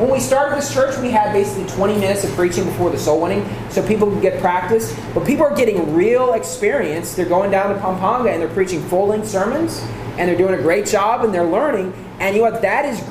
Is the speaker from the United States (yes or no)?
yes; West Virginia, United States; but at least toward where I grew up in West Virginia, everybody went to Hiles Anderson.